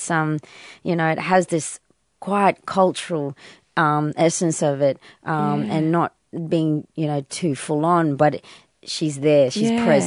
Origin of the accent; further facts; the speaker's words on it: Darwin, Northern Territory, Australia; growing up in Darwin, what that was like, having both different cultures, living in this country.